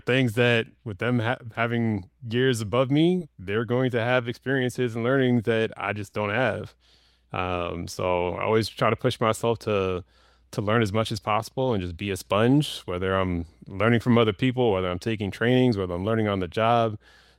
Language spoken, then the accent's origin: English; Rockland, New York, United States; also born or lived in Queens, United States; I love New York. I was born in Queens, grew up in Rockland. So yeah, I've very close to my heart, New York.